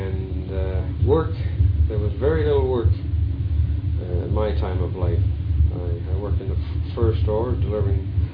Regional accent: Winnipeg, Manitoba, Canada; born there; I was born in Winnipeg in 1913 in the Grace Hospital.

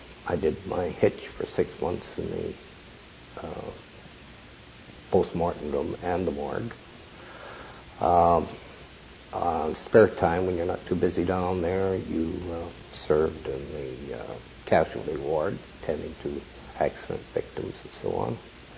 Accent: Winnipeg, Manitoba, Canada; I was born here in Winnipeg in Jamison Avenue.

